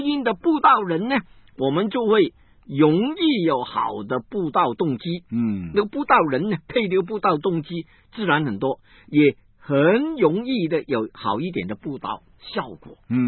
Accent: Guangdong, China; 不是北京人，我们广东人一样喜欢

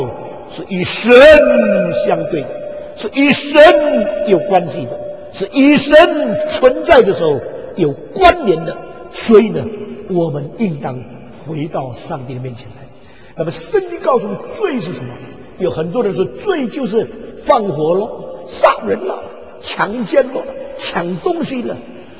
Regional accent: China

